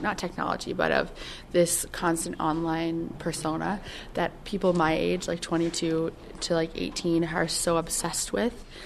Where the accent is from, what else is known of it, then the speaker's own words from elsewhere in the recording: Leesburg, Virginia, United States; I'm from Leesburg, Virginia, and I studied economics here at Roger Williams University.